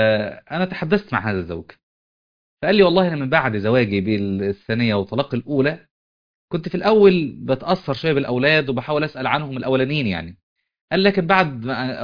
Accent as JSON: {"language": "Arabic", "country": "Egypt", "said": "ممكن ما تكونش موجودة في المدن لكن ممكن موجودة في بعض القرى والأقاليم المختلفة عندنا في مصر."}